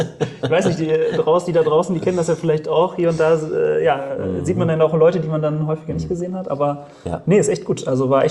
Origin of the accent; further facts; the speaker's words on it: Detmold, North Rhine-Westphalia, Germany; zu Hause, bei uns in Ostwestfalen-Lippe in Detmold.